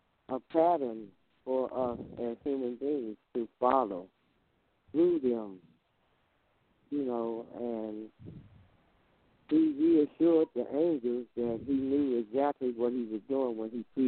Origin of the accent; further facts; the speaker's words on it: Washington, District of Columbia, United States; Thank you, brother and sister. I'm from Washington, D.C.